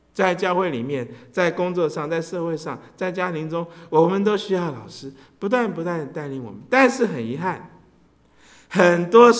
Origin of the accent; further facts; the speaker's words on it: Taiwan; now in United States; 也讲到我们是从台湾来的